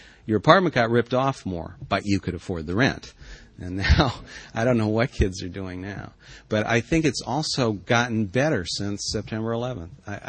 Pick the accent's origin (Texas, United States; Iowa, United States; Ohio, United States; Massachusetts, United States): Ohio, United States; now in Montclair, United States; I grew up in Ohio, and New York was where I went when I got out of Ohio.